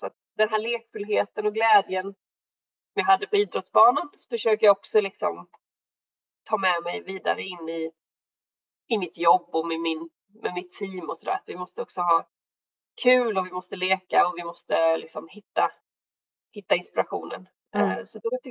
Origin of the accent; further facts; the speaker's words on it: Sjömarken, Västra Götaland County, Sweden; also born or lived in Småland; Men jag är uppväxt i Sjömärken egentligen då.